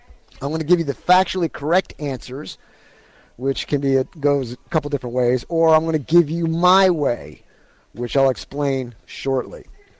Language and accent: English; Cameron, United States; Out in Cameron, my hometown, Grace Church is having a special family fun festival today.